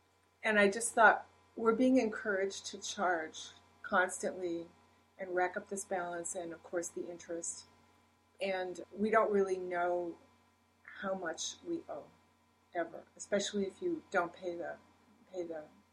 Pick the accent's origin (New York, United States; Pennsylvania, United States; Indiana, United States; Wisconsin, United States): New York, United States; Buffalo; Buffalo, upstate.